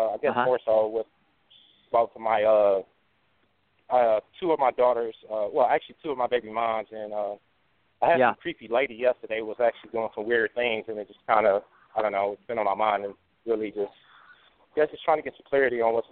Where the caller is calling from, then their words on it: Ohio, United States; I'm calling from Ohio.